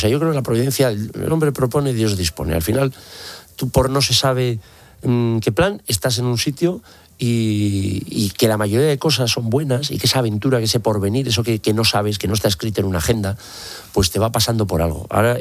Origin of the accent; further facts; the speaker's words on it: Navarre, Spain; yo, como español, como navarro, como católico